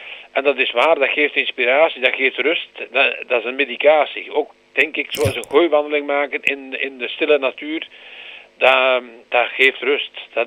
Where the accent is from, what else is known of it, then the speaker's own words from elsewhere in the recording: Retie, Antwerp, Belgium; now in Oud-Turnhout, Belgium; Ik ben een echte Kempenaar. Ja. In hart en ziel. Ik ben afkomstig van geboorte van Reti op het Looiend. En ik woon al 47 jaar nu in Autunnoot, hier vlakbij de Liereman.